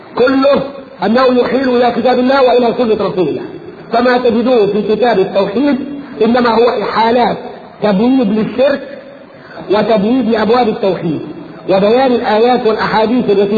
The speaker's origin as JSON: {"language": "Arabic", "country": "Egypt", "said": "إذا عندنا في مصر"}